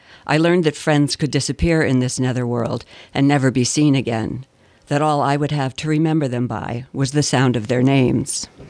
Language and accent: English; New York, United States; I grew up in upstate New York.